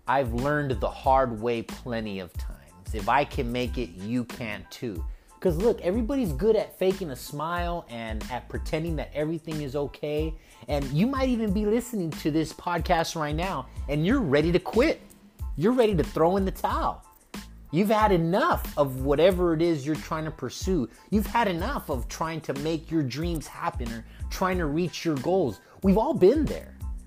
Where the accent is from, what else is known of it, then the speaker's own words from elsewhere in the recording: Los Angeles, California, United States; I'm from California, born and raised in East Los Angeles.